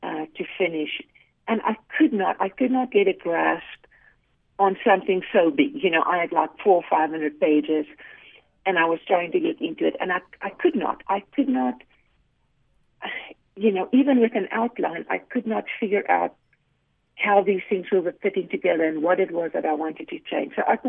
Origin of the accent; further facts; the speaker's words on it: South Africa; moved away as an adult; my husband and I emigrated from South Africa when we were in our mid-30s. And you know, growing up in a country and being with a community who loves you and so on